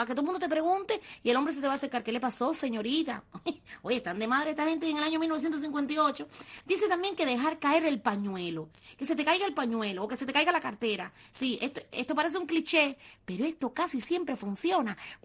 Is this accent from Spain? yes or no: no; Cuba; Pero como buena cubana